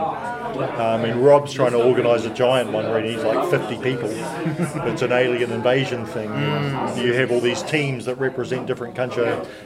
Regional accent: New Zealand; our home country. So we're from New Zealand. We've been back there for 5 years.

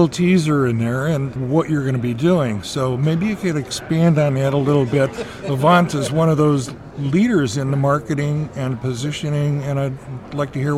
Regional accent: Chicago, Illinois, United States; I'm from Chicago, so what, are you there?

